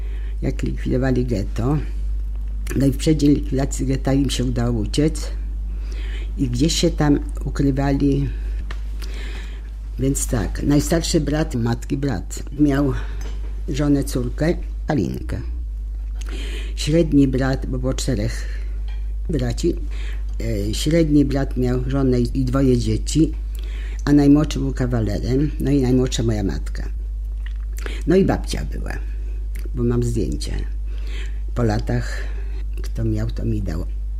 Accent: Rawa Mazowiecka, Łódź Voivodeship, Poland; born there; Urodziłam się w Radzie Mazowieckiej, tam cała rodzina.

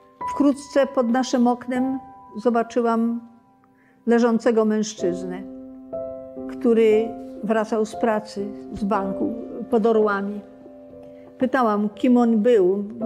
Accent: Warsaw, Masovian Voivodeship, Poland; to Polska. Urodziłam się w Warszawie w 1933 roku. I do 1939 roku mieszkałam z rodzicami na Saskiej Kępie.

